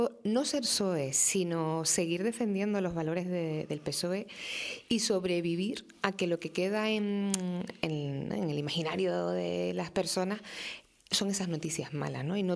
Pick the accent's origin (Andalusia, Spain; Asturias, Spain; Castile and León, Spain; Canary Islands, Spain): Canary Islands, Spain; yo soy muy canaria